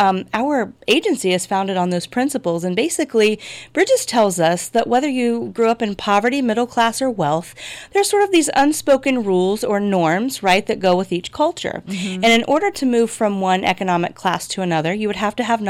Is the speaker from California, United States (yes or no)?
no; Marion, Ohio, United States; So, well, I'm born and raised in Marion, Ohio. Okay. Lived here my whole life other than when I went away to college for a little while at the University of Toledo.